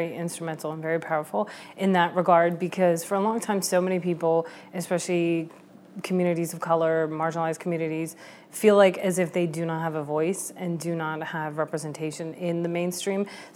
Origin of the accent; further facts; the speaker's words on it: United States; Right, because as an American, you're more likely to be killed by one of those